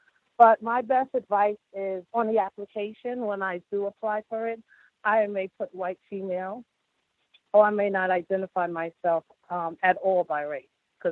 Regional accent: New York, United States; I'm from New York, and I'm a big-time listener of the show.

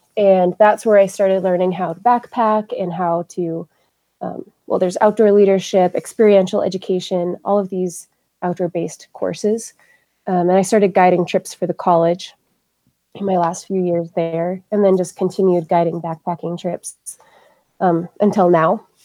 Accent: Pinedale, Wyoming, United States; Growing up in Pinedale, my parents were skiers. They were like my dad's family homesteaded in the Wyoming range, just outside of Pinedale, and guided trips in the mountains.

